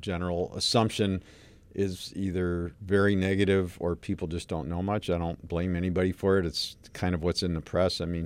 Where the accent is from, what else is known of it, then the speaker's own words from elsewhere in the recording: Chicago, Illinois, United States; moved away as an adult; now in Ann Arbor, United States; Some people already know, but I came here from Chicago to Ann Arbor to go to U of M, and I studied Russian history